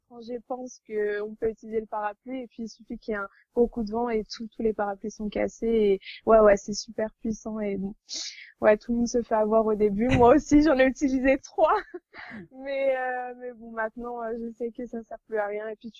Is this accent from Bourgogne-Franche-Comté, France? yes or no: no; Paris, Île-de-France, France; now in Norway; j'ai fêté mes 18 ans ici en Norvège avec ma famille d'accueil. Et puis, donc je suis parisienne, j'habite en banlieue parisienne. Et actuellement, en Norvège, je suis dans une ville qui s'appelle Bergen, qui est sur la côte ouest, sur la côte ouest de la Norvège